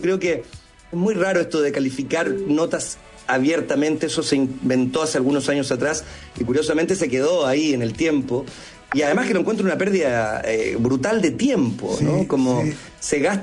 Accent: Chile; como chileno, el Festival de Viña es algo que nos compromete a todos.

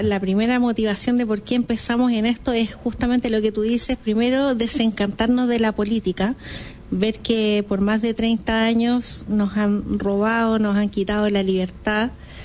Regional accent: Chile; duele como chileno, duele como mamá, como esposa, también como emprendedora

